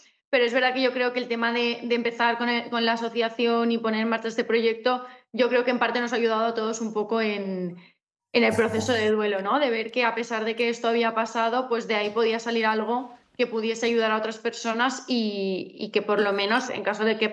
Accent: Castellón, Valencian Community, Spain; porque nosotros somos de Castellón

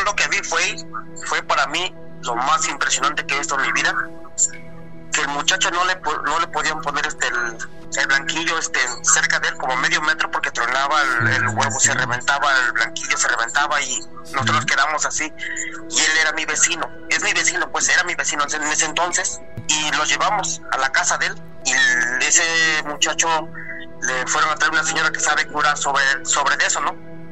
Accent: Tecali de Herrera, Puebla, Mexico; now in New York, United States; Iba yo caminando para en la calle principal de mi pueblo, que es en Tecale de Herrera, Puebla.

